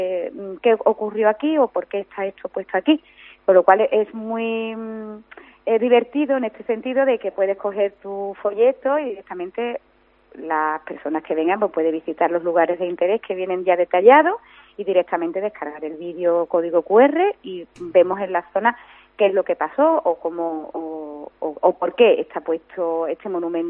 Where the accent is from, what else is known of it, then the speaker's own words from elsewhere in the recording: Sanlúcar de Barrameda, Andalusia, Spain; Encantada de hablar de mi tierra, de mi localidad, porque además, como tú bien has dicho, yo soy una enamorada de mi tierra. Y que te espero y os espero aquí por Sanlúcar.